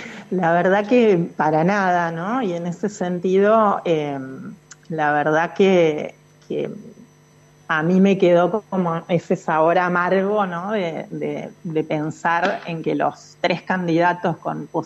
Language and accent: Spanish; Buenos Aires, Argentina; ese centralismo porteño, y lo digo como porteña